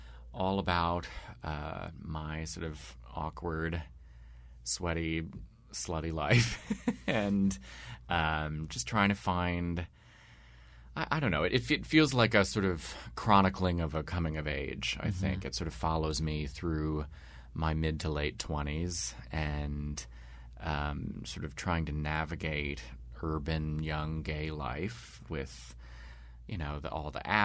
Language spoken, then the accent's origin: English; Catonsville, Maryland, United States; now in New York, United States; I grew up in Baltimore. I grew up in Catonsville, and my family is still here, and so I love coming back